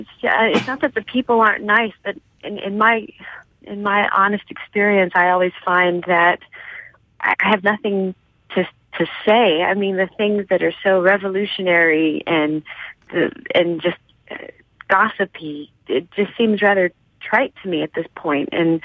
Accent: Amy, Louisiana, United States; I'm from Amy, Louisiana. It's up there by Hammond, around Franklinton. I grew up on Highway 1054.

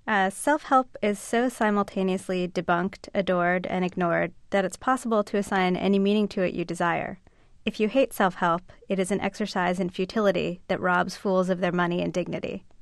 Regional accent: Philadelphia, Pennsylvania, United States; there was a store right off of South Street for a while where we grew up in Philadelphia

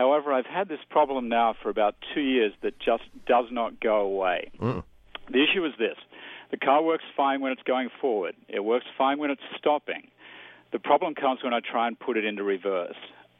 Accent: Australia; Australian.

